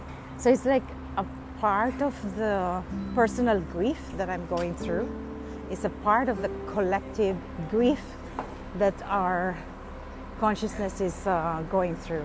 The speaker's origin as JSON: {"language": "English", "country": "Philippines", "tie": "born or raised there", "said": "So growing up in the Philippines, the two of us with my other brother Michael, so 2 years apart with the three of us, I was like their secretary."}